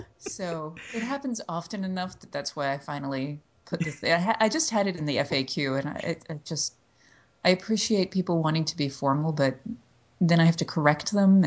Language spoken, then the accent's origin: English; the South, United States; So I grew up in the South.